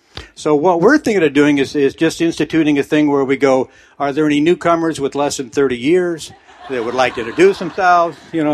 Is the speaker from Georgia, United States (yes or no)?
no; Las Vegas, Nevada, United States; also born or lived in Compton, California / Chino, California; I was born in Compton, California, and then moved to Chino. My dad was geographically challenged. And then we wound up in Las Vegas, Nevada, but we were very broke.